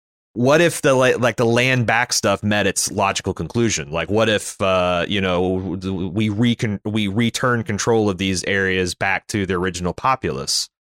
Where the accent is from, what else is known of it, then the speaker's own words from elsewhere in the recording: Canada; as a Canadian